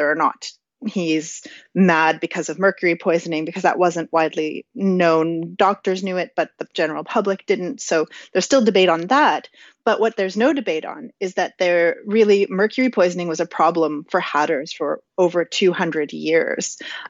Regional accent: Canada; as a Canadian who wears a toque in the winter

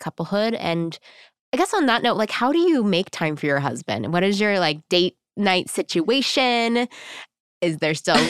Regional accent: Texas, United States; I think I'm from Texas and like the word sex is still a little scary.

